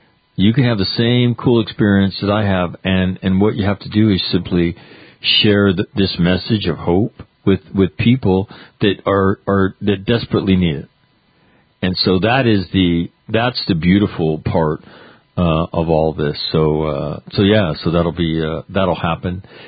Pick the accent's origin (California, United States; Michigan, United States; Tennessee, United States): California, United States; Sacramento; moved away as an adult; that is my hometown, Sacramento, California, that I left very quickly when I went to college and never went back.